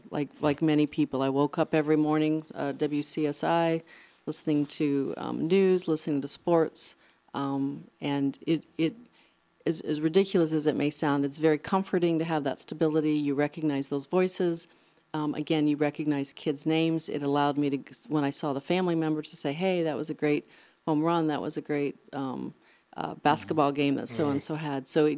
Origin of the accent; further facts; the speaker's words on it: Valparaiso, Indiana, United States; I grew up near the Valparaiso area. I grew up on one of the Purdue farms, and so we listened to the Cubs.